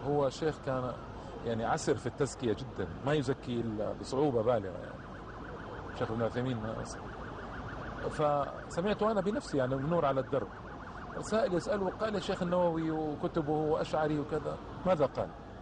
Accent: Algeria; كان عندنا في الجزائر في جامعة الأمير عبد القادر في قسنطينة

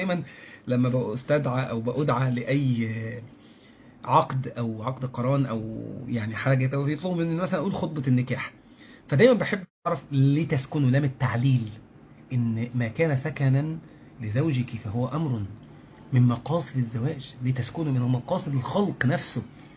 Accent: Mansoura, Dakahlia, Egypt; accent: fellahi dialect; أنا من منصورة وأصلي من الشرقية

